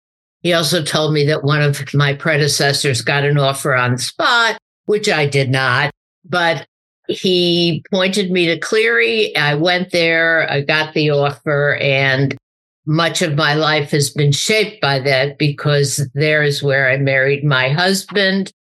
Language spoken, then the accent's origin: English; Chicago, Illinois, United States; I grew up in Chicago.